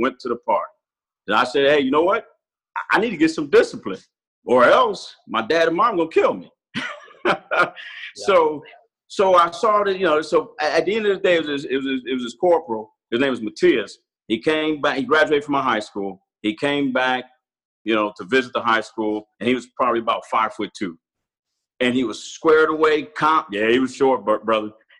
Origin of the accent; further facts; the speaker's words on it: Pontiac, Michigan, United States; here I am 17 from Pontiac, Michigan, man.